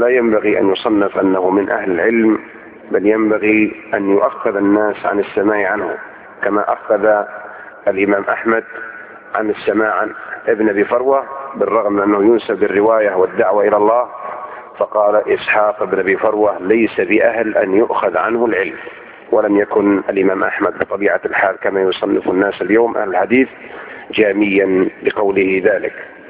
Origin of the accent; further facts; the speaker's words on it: Saudi Arabia; ثم أن ولي الأمر عندنا بالمملكة العربية السعودية